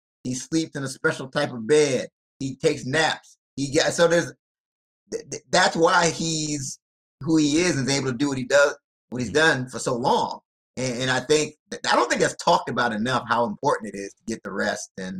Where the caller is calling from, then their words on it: Clinton, Maryland, United States; I'm 20 minutes. I'm 20 minutes from the city. I'm at Clinton, Maryland is the name of my area. So we're 20 minutes from D.C.